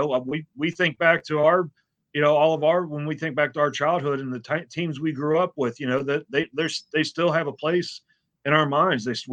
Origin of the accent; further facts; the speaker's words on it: Kentucky, United States; I'm from Northern Kentucky. So, you know, I got a little bit of little country in me as well, but a little redneck